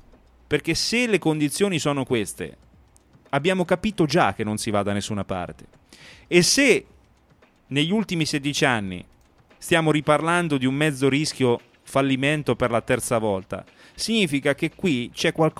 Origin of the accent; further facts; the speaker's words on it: Ancona, Marche, Italy; Allora io stasera da anconetano dico